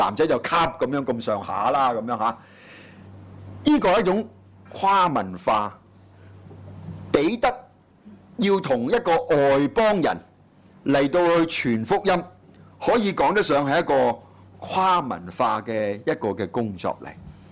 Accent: Guangdong, China; 係我哋廣東人先講到噶嘛

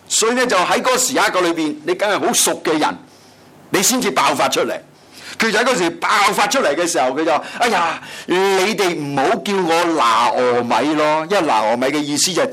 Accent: Guangdong, China; 是用我们广东人所说，就是苦过弟弟了

